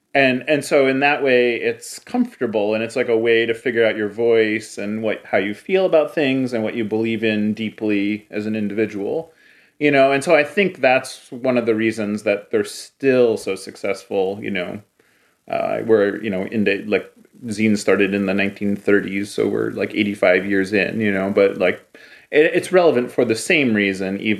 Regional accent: Cleveland, Ohio, United States; You know, I grew up in Cleveland, you know, in the post-steel, you know, through the recession of the 80s.

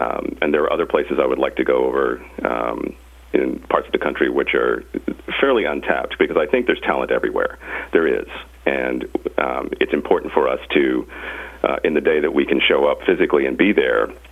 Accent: Oklahoma, United States; Well, I'm originally from Oklahoma, graduate of Oklahoma State University, and I started out at station KOSU.

